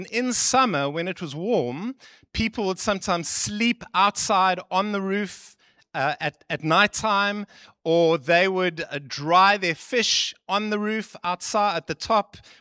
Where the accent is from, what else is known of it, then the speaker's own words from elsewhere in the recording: Seychelles; I was born in the Seychelles. I'm from a little island, and my family actually make alcohol for a living